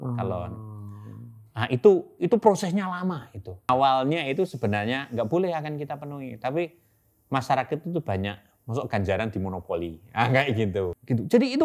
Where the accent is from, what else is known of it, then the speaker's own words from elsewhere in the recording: Klaten, Central Java, Indonesia; Jatinom, aslinya Jatinom. Bonyoan Jatinom, Klaten.